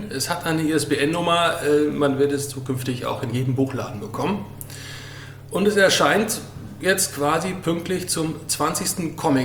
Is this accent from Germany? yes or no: yes; North Rhine-Westphalia, Germany; born there; now in Baltrum, Germany; bin gebürtig aus dem Sauerland und jetzt seit 13 Jahren hier auf Baltrum.